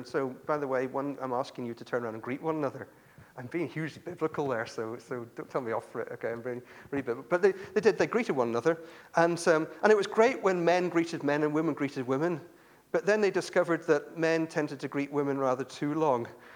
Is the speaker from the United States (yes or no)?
no; United Kingdom; We would today shake hands because we're British and we do that kind of thing.